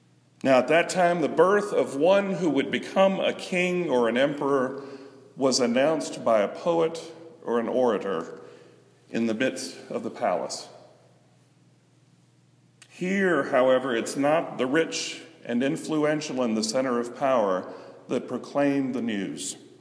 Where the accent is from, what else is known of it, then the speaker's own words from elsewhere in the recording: Lynchburg, Virginia, United States; at the first church I attended in my hometown of Lynchburg